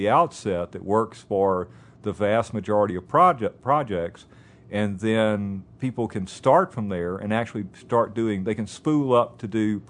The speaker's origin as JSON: {"language": "English", "region": "Louisiana", "country": "United States", "tie": "born or raised there", "said": "Louisiana, which is my home state"}